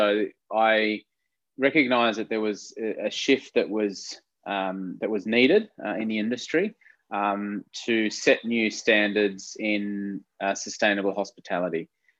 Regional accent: Australia; I'm not Lebanese, I'm Australian

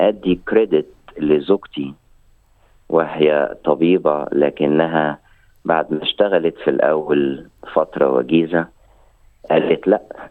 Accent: Egypt; now in Australia; لو أنا قلت أنا مصري بحت أبقى كذاب، لكن أنا أحب مصر جدا ومن كل قلبي

